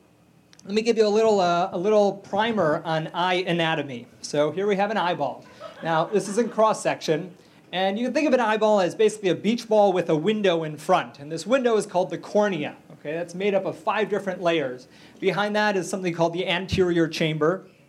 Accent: Michigan, United States; A little background on me. I'm originally from Michigan. I went to University of Michigan undergrad.

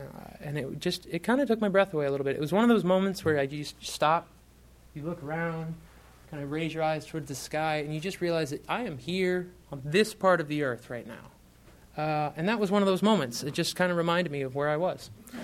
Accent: United States; As an American, they usually charge me more than that, 60 cents, 80 cents.

